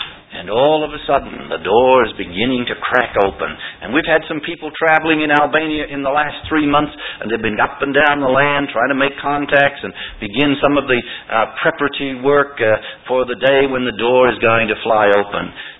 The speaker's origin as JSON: {"language": "English", "country": "Australia", "said": "Australians, you and I can get in, and I'm an Australian, I travel on an Australian passport."}